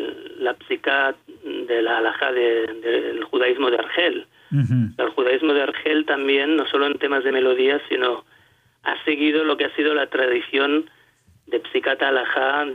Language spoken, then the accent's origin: Spanish; Barcelona, Catalonia, Spain; born there; No, yo nací en Barcelona.